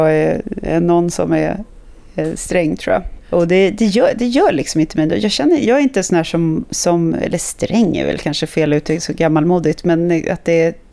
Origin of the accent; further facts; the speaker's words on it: Djursholm, Stockholm County, Sweden; jag växte upp i Djursholm med ganska många knepiga, ganska udda familjer som hade en väldigt, väldigt speciell, man ska säga, värdegrund som var ganska extrem.